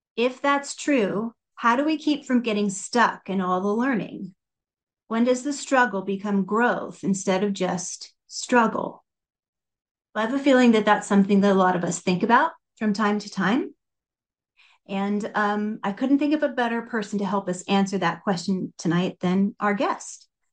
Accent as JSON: {"language": "English", "region": "Iowa", "country": "United States", "said": "I don't know how you pronounce your name, but I'm from Southern Iowa. So if I was getting back to my roots"}